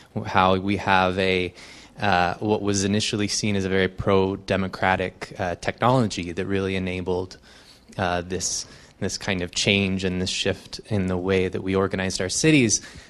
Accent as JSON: {"language": "English", "town": "Portland", "region": "Oregon", "country": "United States", "said": "I am from Portland, Oregon"}